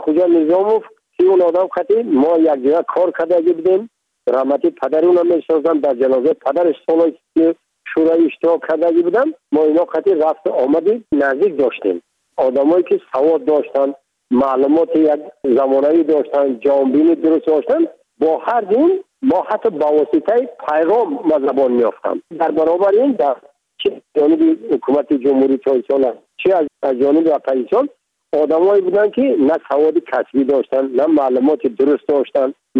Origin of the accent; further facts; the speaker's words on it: Tajikistan; من تاجیک هستم، تو هم تاجیک هستی، زبان منم تاجیک هست